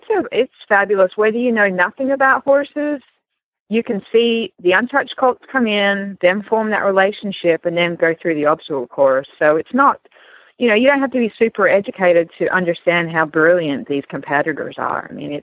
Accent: Australia; I grew up in Australia.

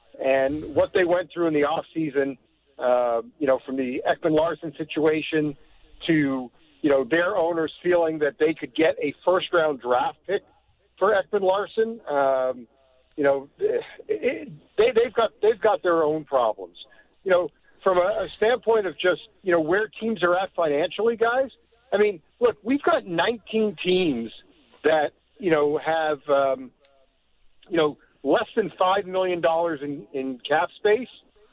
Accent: Canada; being a Canadian

